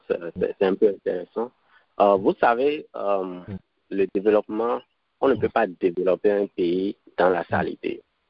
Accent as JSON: {"language": "French", "town": "Kilibo", "region": "Collines", "country": "Benin", "tie": "born or raised there", "said": "J'étais né au Bénin, j'ai grandi au Bénin, j'ai fait mes études primaires et secondaires à Kilibo, dans un village au nord du Bénin."}